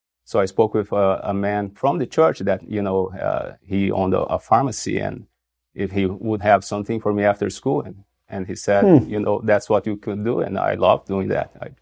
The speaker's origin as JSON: {"language": "English", "country": "Brazil", "second_language": "English", "said": "Yeah, I'm originally from Brazil, as you know, and you know, I was raised by a Christian family with, you know, good values"}